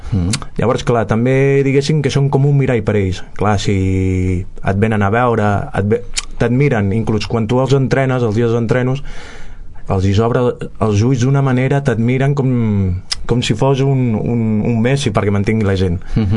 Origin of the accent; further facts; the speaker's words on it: Barcelona, Catalonia, Spain; also born or lived in Montseny; Bueno, jo soc de Barcelona. Tota la meva vida he viscut a Barcelona i durant 12 anys també al Montseny. I bueno, vaig caure aquí al Cuber, porto ja 3 anys